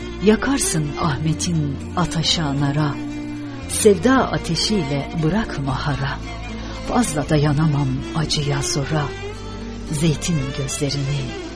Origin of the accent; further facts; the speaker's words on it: Central Anatolia, Turkey; Yani ben bildiğiniz tipik Orta Anadolu insanıyım.